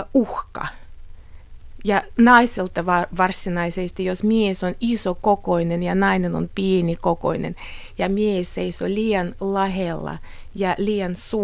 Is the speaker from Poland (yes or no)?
no; Moscow, Russia; Finnish is a second language; now in Finland; Itse asiassa, kun mä olen Moskovasta, Moskovassa metrossa ihmiset istuvat noin vastapäätä.